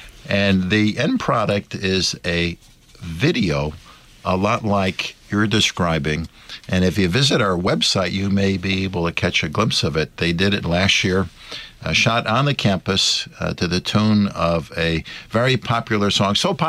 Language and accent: English; East Coast, United States; Yeah, we're from the East Coast. We have a little different slang.